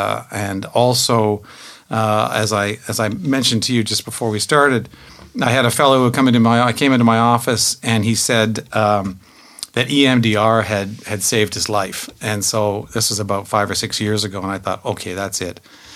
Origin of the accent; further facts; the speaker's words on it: Victoria, British Columbia, Canada; So, I'm from Victoria.